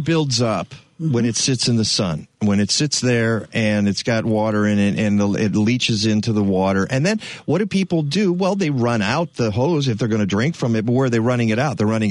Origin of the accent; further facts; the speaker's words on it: Michigan, United States; and I know some folks in Michigan can hear this show, and I am from Michigan, and it just makes me sad.